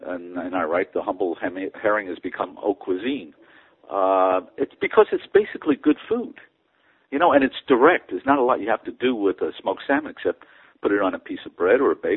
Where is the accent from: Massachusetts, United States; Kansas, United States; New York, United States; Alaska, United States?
New York, United States; Lower East Side; I grew up, I was born on the Lower East Side. My family's business, Russ and Daughters, was there, so I was there. I worked there as a kid.